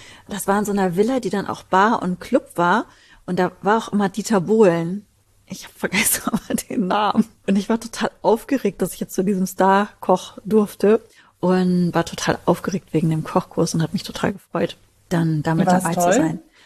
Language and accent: German; North Rhine-Westphalia, Germany; Okay, bei uns im Ruhrpott sagt man Kirmes.